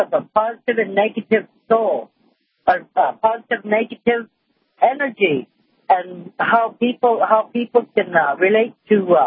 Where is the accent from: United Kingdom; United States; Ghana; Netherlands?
United States; I'm Native American, you know, and I'm everything else.